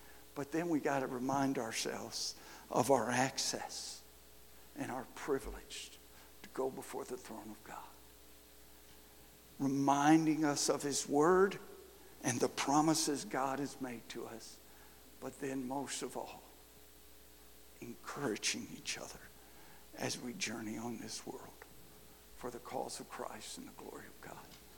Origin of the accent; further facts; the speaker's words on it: Detroit, Michigan, United States; See, I grew up in Detroit. In a housing project on the west side of Detroit